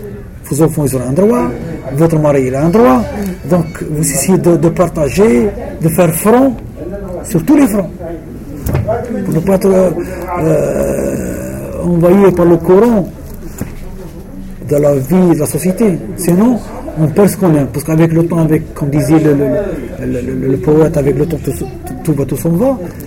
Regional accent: Sétif, Sétif Province, Algeria; je suis algérien. Et exactement, je suis de Silif.

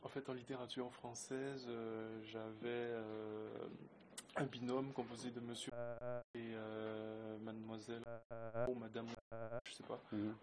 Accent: Guadeloupe, France; moved away as an adult; also born or lived in Martinique; now in Aix-en-Provence, France; je suis originaire de Guadeloupe à la base, en fait. J'ai fait 18 ans en Guadeloupe, tiens. Et ensuite, quand j'ai eu mon bac, j'ai fait 2 ans de classe préparatoire en littéraire en Martinique. Et après ces 2 années-là, je suis venu à Aix, en fait.

